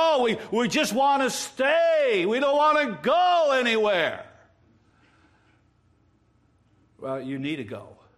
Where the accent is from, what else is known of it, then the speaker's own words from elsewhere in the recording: Holland, Michigan, United States; I grew up in West Michigan. Holland, Michigan